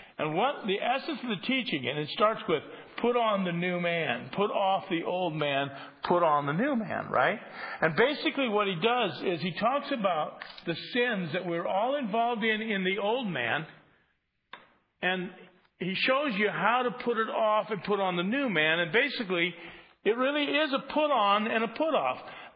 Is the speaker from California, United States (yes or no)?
no; Cedar Rapids, Iowa, United States; born there; I was born in Cedar Rapids, Iowa, where there's a church on every corner.